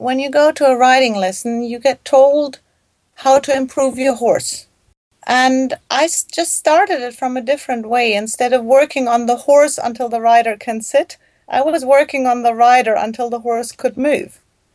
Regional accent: Germany; English is a second language; I grew up in Germany in a very horsey environment.

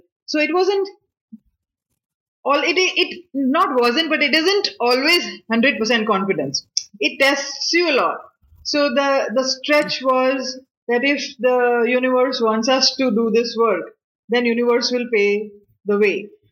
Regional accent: India; He was an American and I am an Indian.

